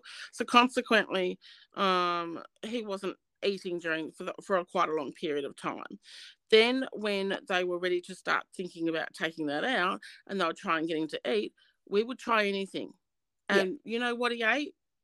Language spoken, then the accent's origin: English; Tasmania, Australia; So I'm actually from Tasmania. I'm in Tasmania.